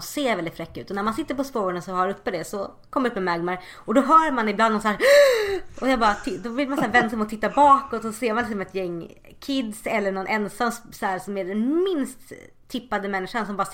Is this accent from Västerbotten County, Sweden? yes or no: no; Kungsbacka, Halland County, Sweden; i Lilla Kungsbacka där jag växte upp.